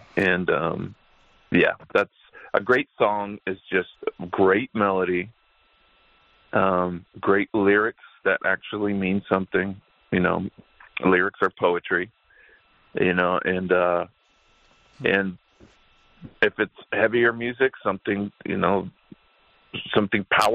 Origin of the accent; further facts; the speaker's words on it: Bakersfield, California, United States; I actually got that name growing up in Bakersfield when I was young, probably 12, 13.